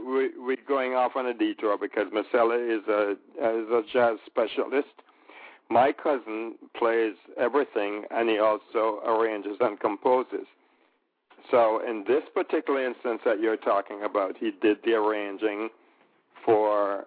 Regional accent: Jamaica; And as a Jamaican, I'm so proud when we can walk and, you know, with our head high

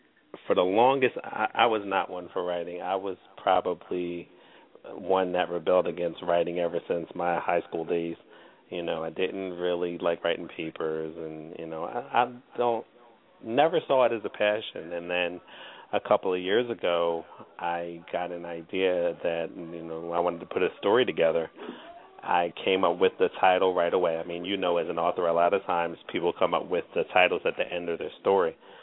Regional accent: Camden, New Jersey, United States; now in Williamstown, United States; I'm originally from Camden, New Jersey. I currently live in Williamstown. I've been out here for about 4 years.

